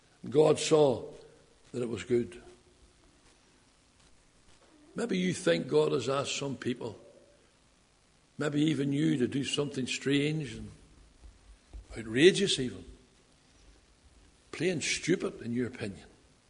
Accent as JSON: {"language": "English", "town": "Belfast", "region": "Northern Ireland", "country": "United Kingdom", "tie": "born or raised there", "said": "I was brought up in Tigers Bay. We have our own language over there. It's like a foreign language when you hear it."}